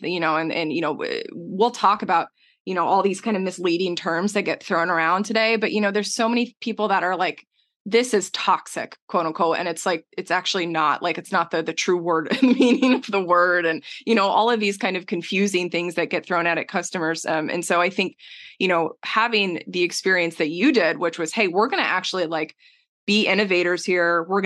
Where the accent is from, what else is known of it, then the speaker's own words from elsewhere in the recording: Texas, United States; as I was growing up and I grew up in Texas